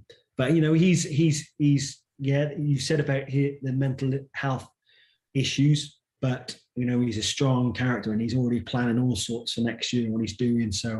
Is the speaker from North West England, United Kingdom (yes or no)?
no; Torquay, South West England, United Kingdom; started from my hometown of Torquay.